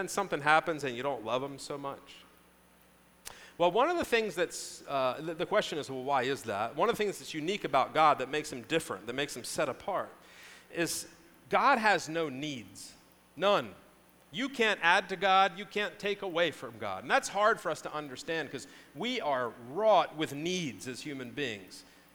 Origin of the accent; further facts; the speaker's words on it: New Jersey, United States; It's a thing we eat a lot in the Northeast. I grew up in New Jersey. We had wedding soup all the time.